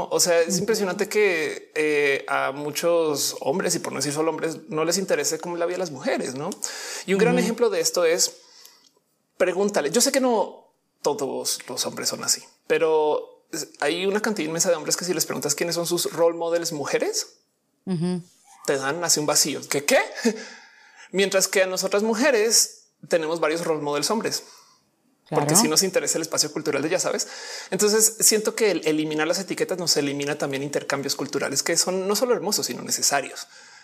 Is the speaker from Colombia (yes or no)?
yes; Colombia; yo como colombiana, yo quiero que la gente sepa que soy de Colombia. O sea, también soy mexicana.